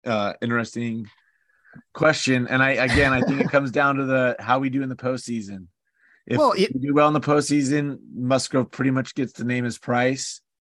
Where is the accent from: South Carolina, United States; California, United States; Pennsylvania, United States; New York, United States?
California, United States; San Diego; But if I got paid a lot of money to live in San Diego, my hometown, where I had all my friends and all